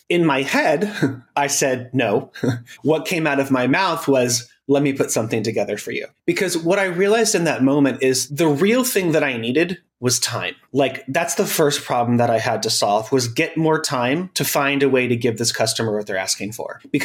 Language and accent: English; Sacramento, California, United States; And that was in California where I grew up. I grew up in Sacramento, California.